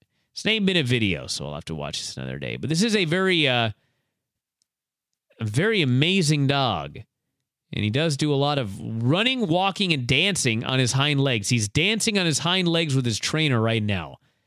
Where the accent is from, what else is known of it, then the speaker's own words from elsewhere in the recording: Bothell, Washington, United States; Washington, of course, my hometown, or my home state, here in Bothell, Washington.